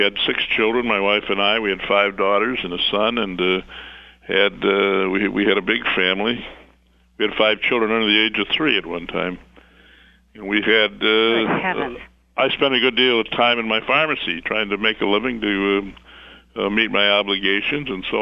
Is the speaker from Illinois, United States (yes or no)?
yes; Kankakee, Illinois, United States; I grew up in the Methodist Church, the First Methodist, Asbury Methodist Church here in Kankakee, and took my communion there many years ago, and still attend.